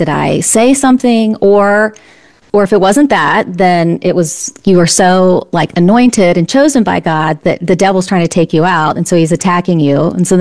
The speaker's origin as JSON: {"language": "English", "region": "Virginia", "country": "United States", "tie": "born or raised there", "lives_now": "California, United States", "said": "So I grew up in Virginia. I live in California right now, but grew up in Virginia."}